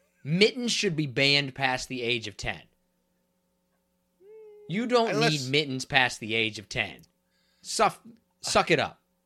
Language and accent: English; Kansas, United States; I grew up in Kansas, and you would put on your high beams at least once a week because there wasn't that many people on.